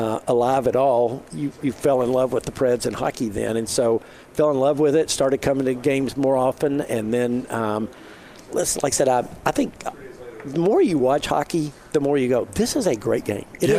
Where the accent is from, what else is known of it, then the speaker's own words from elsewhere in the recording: Knoxville, Tennessee, United States; You know, like I said, being born and bred in Knoxville, you know.